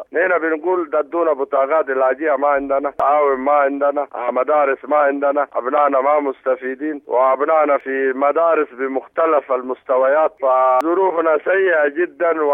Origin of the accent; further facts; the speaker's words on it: Red Sea, Sudan; نحن سودانيين وما نابع انه السودان يتطور والمينا تتطور، لكن نحن بنقول طوروا البشر معانا، طورونا نحن، عملوا لنا بديل معيشي عشان نقدر نعيش مع المجتمعات الموجوده في داخل ولايه البحر الاحمر.